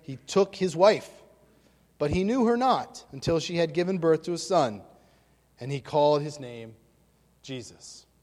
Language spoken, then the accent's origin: English; Jarrettsville, Maryland, United States; this is nearly exactly like my hometown. And so I feel like I'm back in Jarrettsville, Maryland.